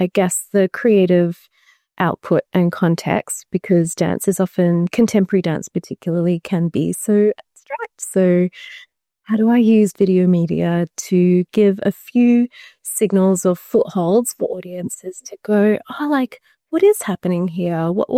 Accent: Canberra, Australian Capital Territory, Australia; I grew up in Canberra

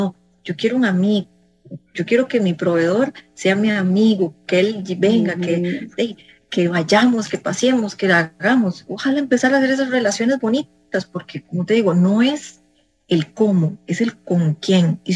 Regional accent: Costa Rica; y soy de Costa Rica, entonces la gente te ve diferente a nivel internacional

